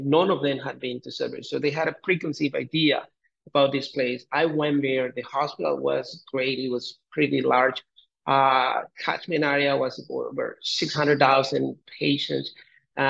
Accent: Colombia; I'm originally from Colombia, and I did my med school. I'm from a very small town here in Colombia. I went to Bogota, did my high school there.

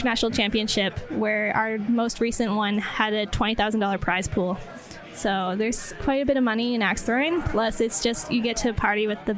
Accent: Ontario, Canada; I'm from Ontario, where we've been established.

